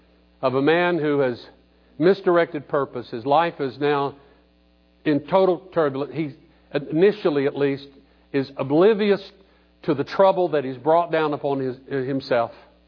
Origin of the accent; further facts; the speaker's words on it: Panama City, Florida, United States; When I grew up in Panama City, my brother and sister and I, when we were little, we used to go out to Panama City, out at Thomas Drive, and that's before it was all condominiums and concrete and glass.